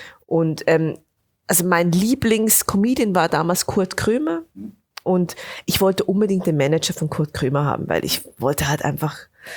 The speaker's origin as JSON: {"language": "German", "region": "Bern", "country": "Switzerland", "said": "also ich komme aus dem Berner Oberland, also aus den Bergen"}